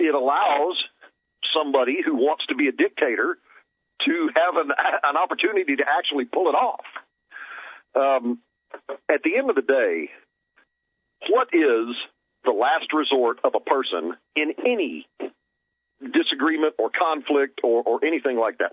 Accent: Houston, Texas, United States; I grew up just outside of the Houston city limits. It wasn't inside Houston, but it was 5 minutes away.

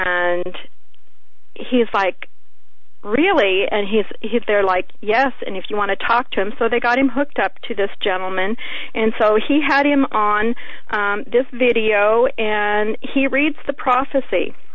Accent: Alaska, United States; But I'm from Alaska, so I'm outspoken like Sarah Palin.

